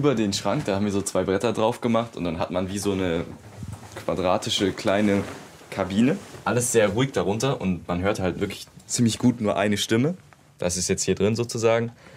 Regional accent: Rottewitz, Saxony, Germany; also born or lived in Dresden; 16 Jahre alt. Ich bin in Dresden geboren worden und lebe aber schon mein ganzes Leben hier in Rottewitz bei Meißen.

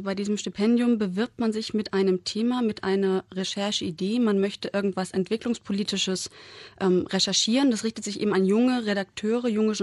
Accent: Leipzig, Saxony, Germany; Als gebürtige Leipzigerin kenne ich dann doch ein paar Straßennamen hier.

